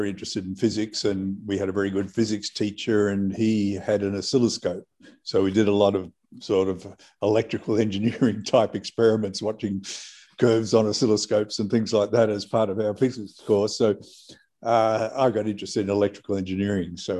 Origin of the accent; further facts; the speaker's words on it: Brisbane, Queensland, Australia; born there; I was born in Brisbane, which is getting towards the northern bits of Australia, so sort of subtropical type of climate there.